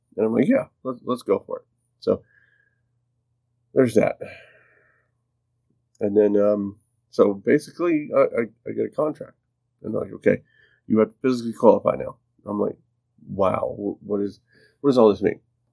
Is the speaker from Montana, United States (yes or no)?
yes; Montana, United States; So, I left my hometown in Montana, and I got on a plane.